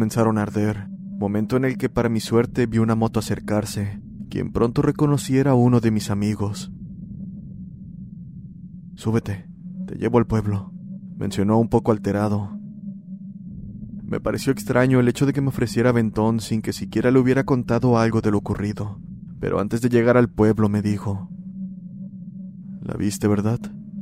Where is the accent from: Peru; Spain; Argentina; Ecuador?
Argentina; soy de Argentina.